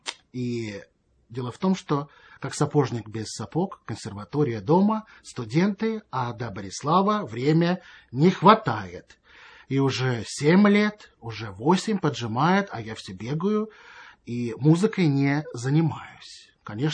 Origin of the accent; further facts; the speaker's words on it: Moscow, Russia; born there; я родился в Москве 21 августа 1976 года в семье музыкантов.